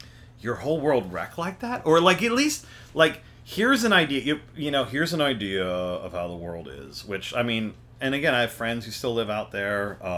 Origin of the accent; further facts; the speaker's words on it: New Jersey, United States; and I came from New Jersey, which had, like, you know, my high school had like a lot of non-white kids in it, and we had kids who didn't even speak English in my high school.